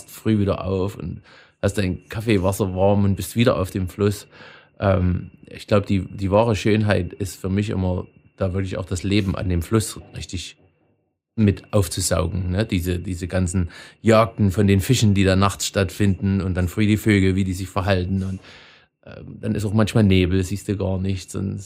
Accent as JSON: {"language": "German", "town": "Zwickau", "region": "Saxony", "country": "Germany", "tie": "born there", "said": "Jo. Ich bin ja auch in Zwickau geboren."}